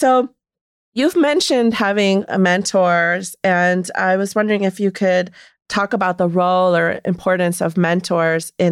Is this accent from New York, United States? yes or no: yes; Rochester, New York, United States; I'm going to give a shout out to my hometown, Rochester, New York, where he lay.